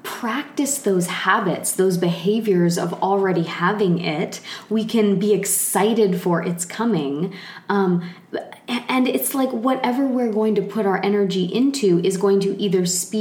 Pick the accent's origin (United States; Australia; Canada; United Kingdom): Canada; I grew up in Canada in a tiny, tiny place in a trailer park